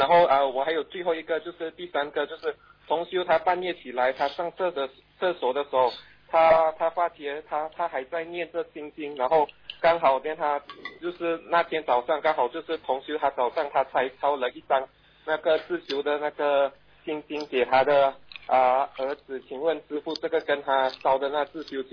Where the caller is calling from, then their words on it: Brunei; 是我是从文莱打过来的。